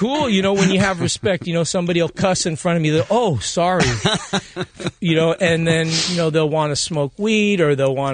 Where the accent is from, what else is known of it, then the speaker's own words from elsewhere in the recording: Hollywood, California, United States; I mean, I grew up in Hollywood